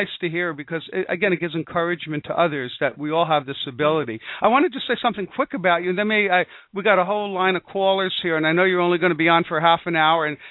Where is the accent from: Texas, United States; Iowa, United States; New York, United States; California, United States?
New York, United States; Oh, wonderful, beautiful area. I grew up in Westchester County.